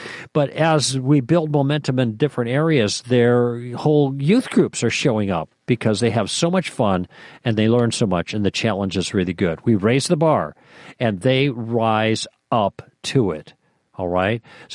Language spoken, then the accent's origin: English; Chicago, Illinois, United States; I almost said junior highers because that's what we used to call them when I grew up in Chicago.